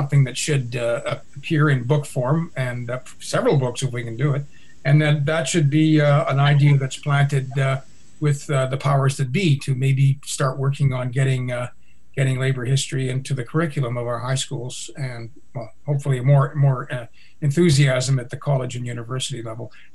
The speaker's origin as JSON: {"language": "English", "country": "Canada", "moved": "as an adult", "lives_now": "United States", "said": "I'm Canadian, and when I came to Oregon 10 years ago, I came with a long history of being part of the labor movement in Canada."}